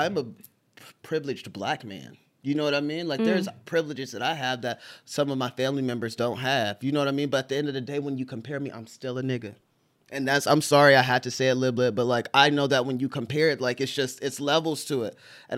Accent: Ohio, United States; now in Los Angeles, United States; Yes. I come from Ohio.

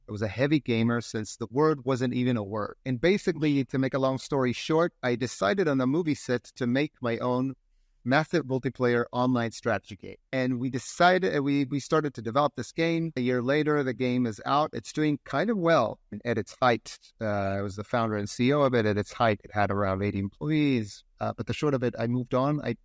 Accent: Jerusalem, Jerusalem District, Israel; So I was born and raised in Jerusalem, in the city itself and in the outskirts.

